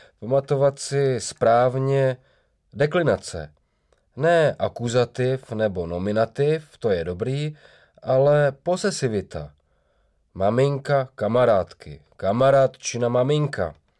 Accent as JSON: {"language": "Czech", "region": "Pennsylvania", "country": "United States", "second_language": "Czech", "lives_now": "Czech Republic", "said": "Jsem z Ameriky, z Pensylvánie."}